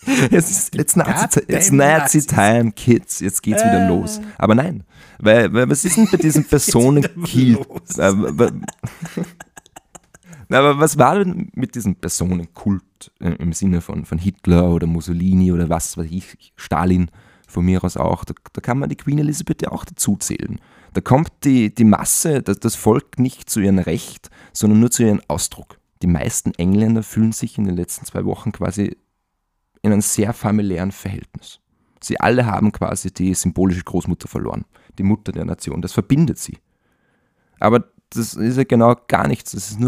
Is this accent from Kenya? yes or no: no; Austria; Und gerade wir als Österreicher, das muss man sich immer wieder ins Bewusstsein aufrufen.